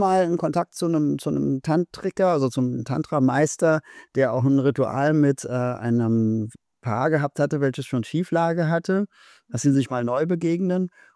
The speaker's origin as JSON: {"language": "German", "region": "Berlin", "country": "Germany", "said": "ich komme ursprünglich aus Berlin"}